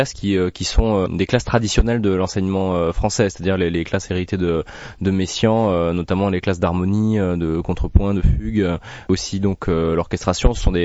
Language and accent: French; Carcassonne, Occitanie, France; also born or lived in Paris; J'étais dans une toute petite école de musique à Carcassonne, là où j'ai grandi.